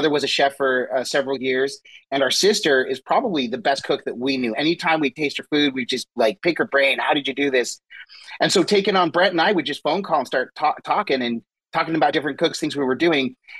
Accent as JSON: {"language": "English", "region": "Utah", "country": "United States", "tie": "born or raised there", "said": "We grew up actually in Utah, and so we did have a grill out on our patio"}